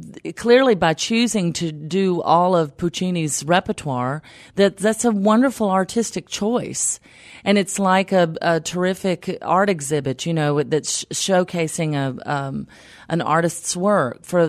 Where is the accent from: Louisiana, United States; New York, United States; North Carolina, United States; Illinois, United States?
North Carolina, United States; Tobaccoville; accent: southern; I know I hail from Tobaccoville, North Carolina.